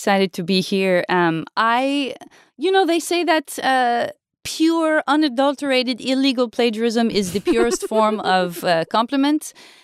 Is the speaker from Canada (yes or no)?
yes; Montreal, Quebec, Canada; born there; also born or lived in Copenhagen; Well, I of course, was born in Montreal. I lived for several years in Copenhagen.